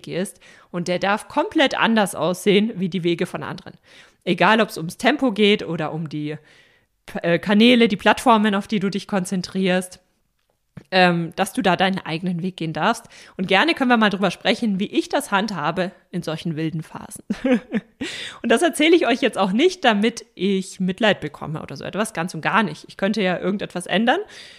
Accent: Bavaria, Germany; Wir wohnen wieder im Süden von Deutschland, in meiner Heimat, in der Nähe von München, und ich freue mich riesig, dass wir wieder hier sind.

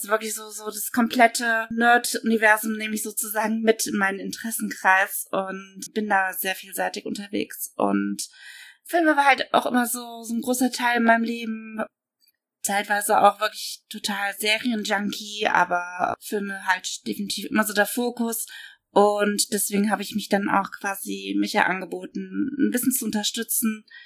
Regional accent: Cologne, North Rhine-Westphalia, Germany; ich komme aus Köln.

